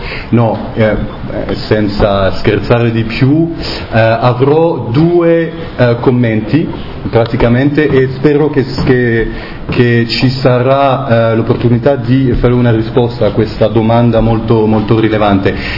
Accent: France; Italian is a second language; Mi scuso tanto per mio italiano, perché come avete capito sono francese

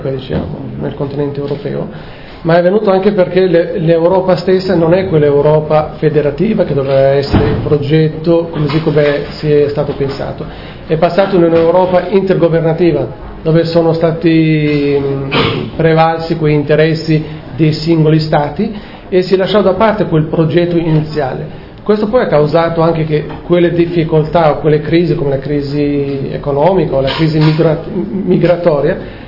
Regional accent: Albania; Però ho visto che oggi avevano anche un'apertura anche verso l'Albania, una solidarietà verso anche il mio paese.

